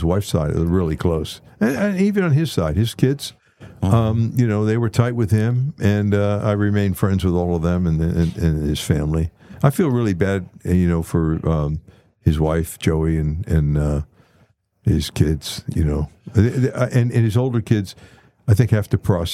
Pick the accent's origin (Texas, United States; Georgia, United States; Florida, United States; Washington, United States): Florida, United States; St. Petersburg; But I'm from St. Pete.